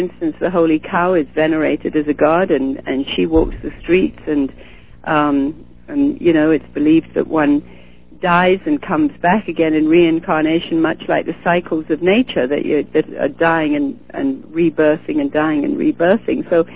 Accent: India; moved away as an adult; I was raised for the first 20 years of my life almost in India. I was born there as the last British registered baby in British India

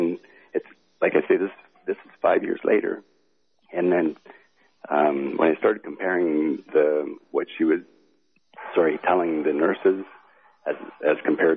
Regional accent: Ontario, Canada; So anyways, I'm a nurse from Ontario.

